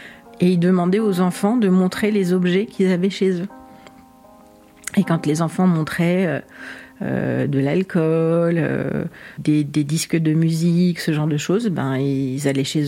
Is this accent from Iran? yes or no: yes; Iran; French is a second language; now in France; j'ai 52 ans, je suis née en Iran évidemment, je viens d'une famille relativement aisée